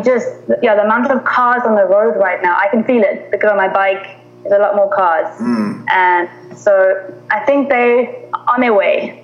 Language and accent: English; Johannesburg, Gauteng, South Africa; I'm from Johannesburg, so, and I never walked. You always have to drive.